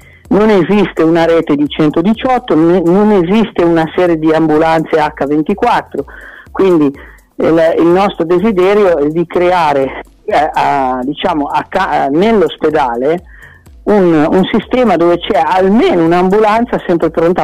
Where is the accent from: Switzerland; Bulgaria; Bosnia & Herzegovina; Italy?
Bosnia & Herzegovina; la Bosnia è povera e l'Italia la stiamo già aiutando, quindi non è che io mi dimentico del mio paese